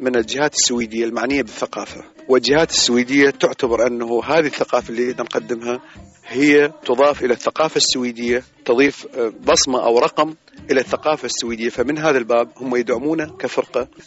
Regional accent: Iraq; now in Sweden; احنا ايضا كعراقيين

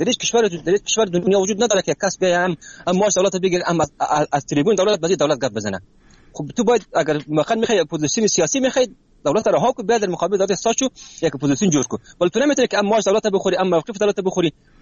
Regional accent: Afghanistan; ما به عنوان یک افغان

